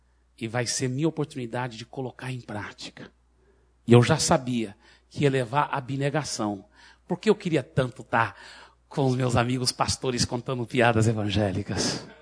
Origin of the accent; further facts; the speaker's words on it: Minas Gerais, Brazil; Ele realmente é de Minas Gerais, eu também sou mineiro.